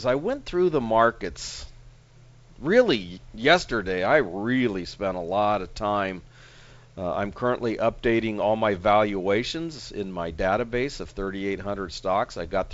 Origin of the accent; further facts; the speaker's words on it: San Diego, California, United States; coming to San Diego here in a few days. So interesting times here in my hometown.